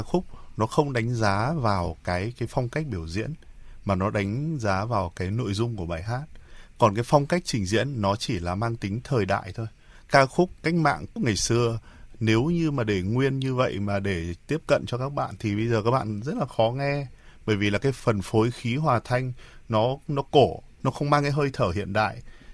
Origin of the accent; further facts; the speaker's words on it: Hanoi, Vietnam; Anh thì anh cũng có rất là nhiều tình cảm đối với Hà Nội. Từ khi mình còn bé thì ông bà rồi bố mẹ đưa đi chơi như thế nào